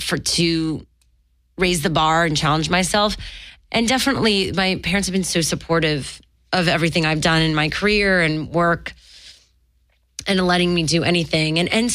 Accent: Montreal, Quebec, Canada; I'm from Montreal.

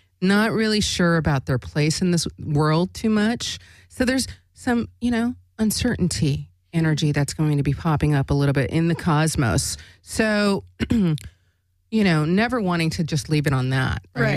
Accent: Alaska, United States; So as you know, I'm from Alaska. I grew up in Alaska.

